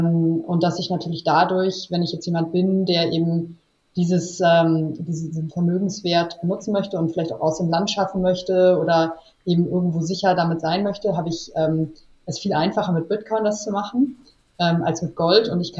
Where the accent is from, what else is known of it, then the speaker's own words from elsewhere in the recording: Hamburg, Germany; also born or lived in Switzerland / Chicago, United States; Also ich selber bin ursprünglich aufgewachsen und geboren in Hamburg. Bin halb Deutsche, halb Bulgarin.